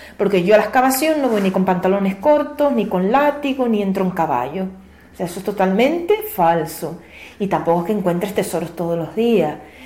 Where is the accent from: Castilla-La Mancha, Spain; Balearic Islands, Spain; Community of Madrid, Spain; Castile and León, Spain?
Community of Madrid, Spain; Madrid; De Madrid.